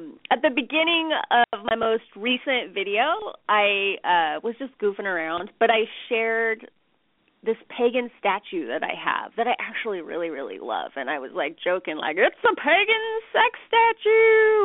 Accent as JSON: {"language": "English", "region": "California", "country": "United States", "said": "I say yang because I'm a Californian."}